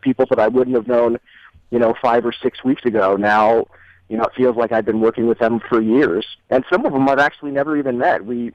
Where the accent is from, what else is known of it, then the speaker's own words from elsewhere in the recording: Alameda, California, United States; and then I got connected with another group in my hometown of Alameda